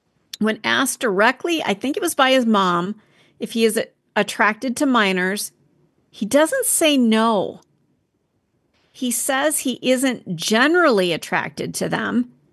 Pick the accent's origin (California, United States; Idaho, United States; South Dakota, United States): South Dakota, United States; also born or lived in Minnesota; I grew up in South Dakota and Minnesota, and we would just get viciously loud storms.